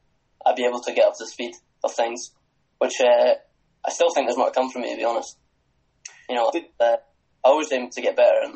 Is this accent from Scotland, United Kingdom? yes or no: yes; Inverness, Scotland, United Kingdom; born there; You know, I worked through in Aberdeen, actually, but I was born in Inverness, so most of my family are through here.